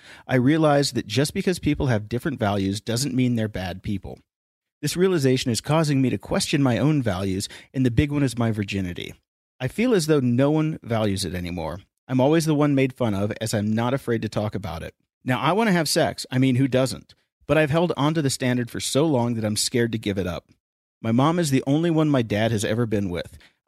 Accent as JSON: {"language": "English", "town": "Austin", "region": "Texas", "country": "United States", "said": "I'm 21 from Austin, Texas."}